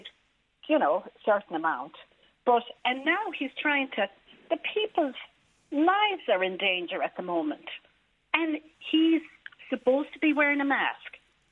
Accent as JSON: {"language": "English", "country": "Ireland", "lives_now": "United States", "said": "I'm actually Irish."}